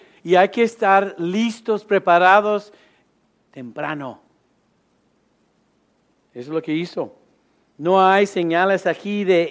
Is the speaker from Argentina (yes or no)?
no; Mexico; Yo soy mexicano también.